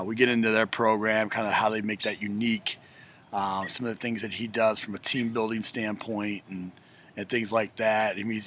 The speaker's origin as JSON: {"language": "English", "region": "Midwest", "country": "United States", "tie": "born or raised there", "said": "just growing up in the Midwest, lacrosse is a sport that I haven't known a whole lot about"}